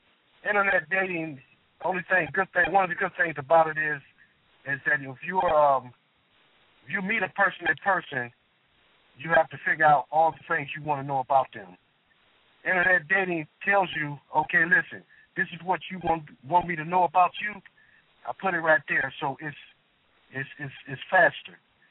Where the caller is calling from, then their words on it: San Diego, California, United States; I am from San Diego, California.